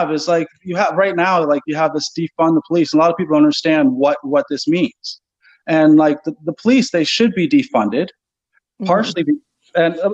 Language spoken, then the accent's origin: English; United States; I'm American. So if you guys don't know that, I'm American.